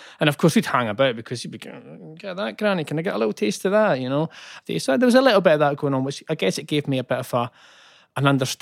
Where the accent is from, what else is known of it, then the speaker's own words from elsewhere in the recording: Methil, Scotland, United Kingdom; I come from a small town, East Coast. It's called Methil.